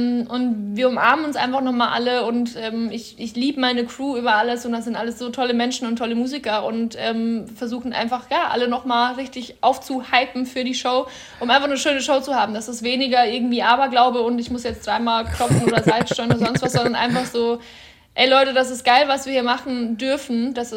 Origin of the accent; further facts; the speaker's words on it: Cham, Bavaria, Germany; now in Berlin, Germany; Also ich war auf jedem Volksfest, jedem Frühlingsfest, das gab es bei uns in Kam auch natürlich.